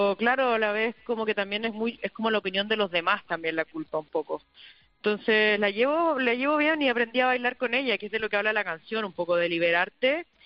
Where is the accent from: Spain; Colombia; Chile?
Chile; si me crié con aguacate, en Chile le decimos palta